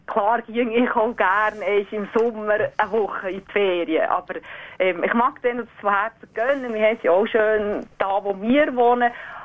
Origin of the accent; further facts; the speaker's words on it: Flüeli, Obwalden, Switzerland; ich bin ja nicht in der Stadt aufgewachsen. Ich bin auch im Flüeli aufgewachsen, aber einfach nicht von einem Bauernhof gekommen.